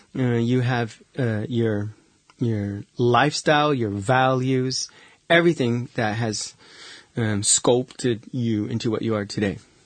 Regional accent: West Coast, United States; I was like, because I'm from the West Coast, so we all look at the beach the entire time and watch the sunset.

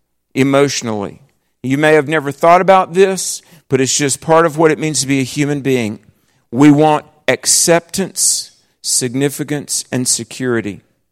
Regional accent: the South, United States; and I'm a Christian, and I'm from the South.

